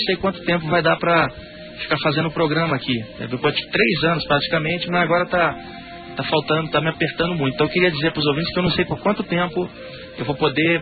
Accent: Rio de Janeiro, Brazil; now in São Paulo, Brazil; eu sou botafoguense, que eu sou carioca, mas aqui em São Paulo eu torço pelo Santos

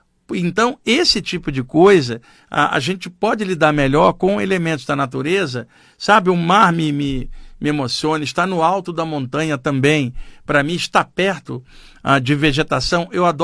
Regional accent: Rio de Janeiro, Brazil; now in São Paulo, Brazil; Eu, como cresci no Rio de Janeiro, tá? E tendo a área marítima ali muito legal, quando eu vim para São Paulo

